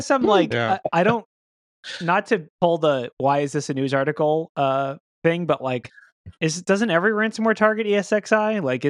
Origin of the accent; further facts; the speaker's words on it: Florida, United States; No, I don't own any closed-toed shoes. I'm from Florida. I only have Crocs and flip-flops.